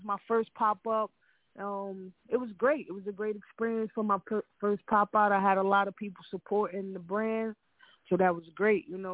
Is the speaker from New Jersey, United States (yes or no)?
yes; New Jersey, United States; I'm from North New Jersey.